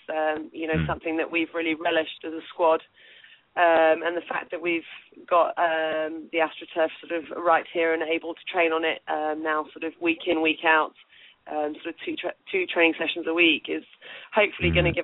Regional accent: Kenya; moved away; I was brought up in Kenya, where I sort of first picked up a hockey stick, as you mentioned, at age 9.

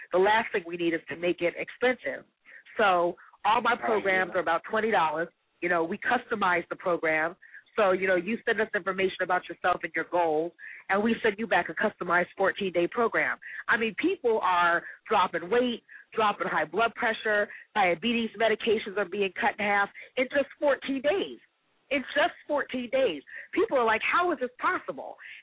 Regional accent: New Jersey, United States; You know, listen, I'm from Jersey. I'm from Jersey, but my blood thinned out a long time ago.

